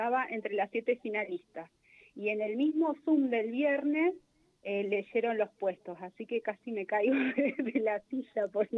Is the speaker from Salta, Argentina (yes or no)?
no; Zapala, Neuquén, Argentina; now in Neuquén, Argentina; yo soy una piba de Zapala. Nací en 1977. Cursé, bueno, viví ahí hasta el 2019. Me fui a estudiar a La Plata. Luego volví a la provincia en 2006. Y bueno, y resido desde ese momento en Neuquén.